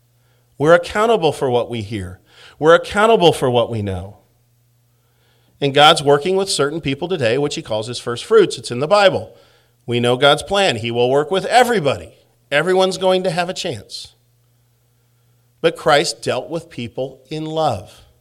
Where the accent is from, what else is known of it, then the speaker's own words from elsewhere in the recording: United States; I've had people that may not have liked me because I'm an American.